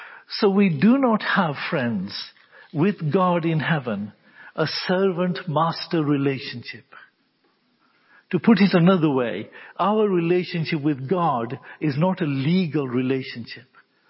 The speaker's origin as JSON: {"language": "English", "country": "United States", "tie": "born there", "said": "My father was a European. He'd moved to America and I was born in America, but he was a Scandinavian."}